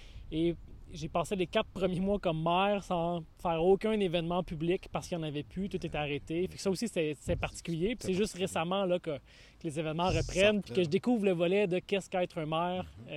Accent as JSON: {"language": "French", "town": "Laval", "region": "Quebec", "country": "Canada", "tie": "born or raised there", "said": "j'ai grandi après ça à Vimont-Auteuil, toute mon adolescence. Et là, depuis plusieurs années, je vis dans Pont-Viau."}